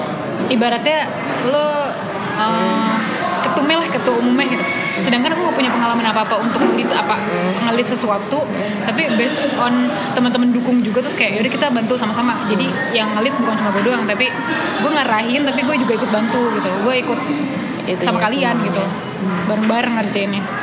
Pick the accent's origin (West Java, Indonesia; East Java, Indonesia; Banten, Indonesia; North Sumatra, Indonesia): Banten, Indonesia; Tangerang; Kebetulan aku dari Tangerang.